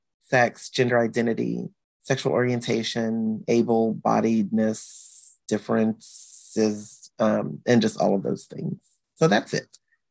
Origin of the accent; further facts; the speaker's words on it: Compton, California, United States; I am from Compton, California, born and raised in Compton.